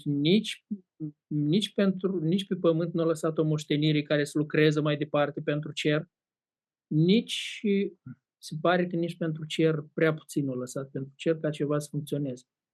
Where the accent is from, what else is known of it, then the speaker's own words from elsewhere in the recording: Moldova; Construcțiile cum le facem noi, ele nu durează. Construcțiile aproape care. Ce avem noi în Republica Moldova, cel mai vechi?